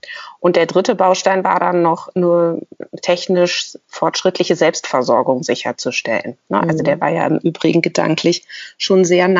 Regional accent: Cologne, North Rhine-Westphalia, Germany; Ich bin ja in Köln groß geworden.

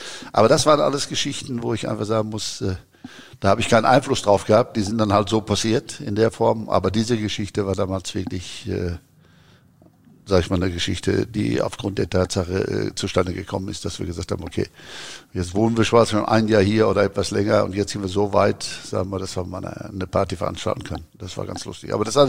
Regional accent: Pelkum, North Rhine-Westphalia, Germany; wo ich da aufgewachsen bin in Pölten. Das war ungefähr von Hamm. Hamm ist ja eine Großstadt gewesen, ist ja Großstadt eigentlich. Und Pölten war jetzt 7 Kilometer, 8 Kilometer entfernt.

